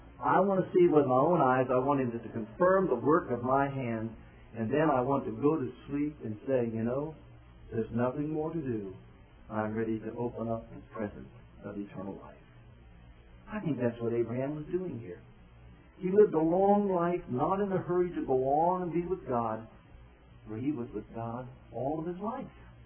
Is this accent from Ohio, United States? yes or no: yes; Ohio, United States; I was born in Ohio. I lived in Ohio. If possible, I'd like to die in Ohio, be buried in Ohio.